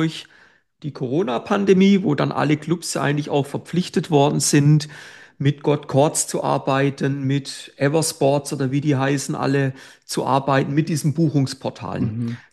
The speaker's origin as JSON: {"language": "German", "town": "Basel", "country": "Switzerland", "said": "ich komme aus der Region Basel"}